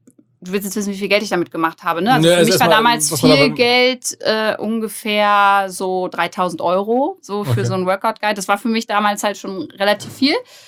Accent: Braunschweig, Lower Saxony, Germany; Boah, also ich komme aus Braunschweig, bin 29 Jahre alt

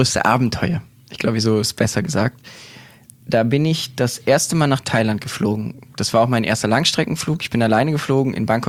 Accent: Berlin, Germany; Ich komme aus Berlin, ja.

